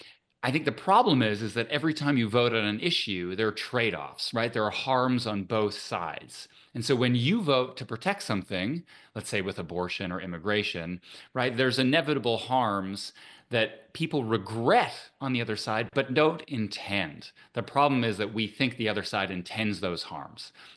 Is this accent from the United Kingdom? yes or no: no; Canada; now in United States; And as a Canadian, right, I'm proud to come to America to be part of this entire scientific enterprise.